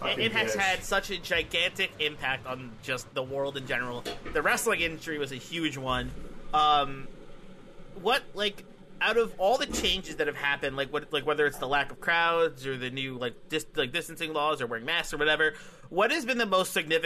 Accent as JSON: {"language": "English", "region": "New Jersey", "country": "United States", "said": "And we're from Jersey, where we have the Newark airport, which is tiny."}